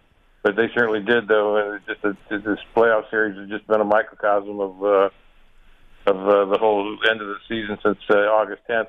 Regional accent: Detroit, Michigan, United States; moved away as an adult; Well, as a lifelong Tiger fan growing up in Detroit and leaving there years ago to join the Navy, I'm just ecstatic with them winning.

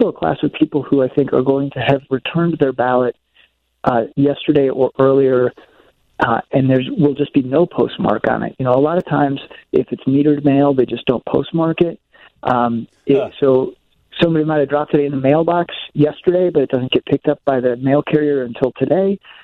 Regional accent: Iowa, United States; You know, I grew up in Iowa, but yeah, we have surpassed them now.

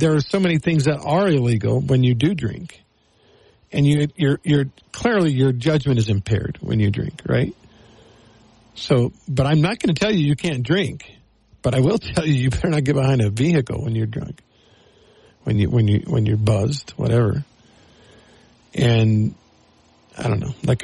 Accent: United States; I'm an American. I believe in freedom.

